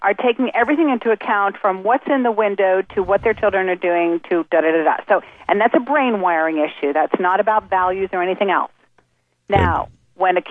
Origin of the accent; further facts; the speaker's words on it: New York City, New York, United States; now in Connecticut, United States; I grew up in New York City.